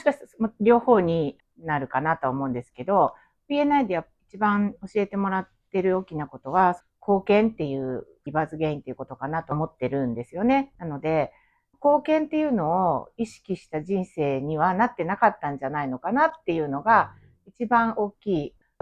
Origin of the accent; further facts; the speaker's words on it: Gunma, Japan; moved away as an adult; 私は群馬県出身で、36歳まで群馬にいたんですけれども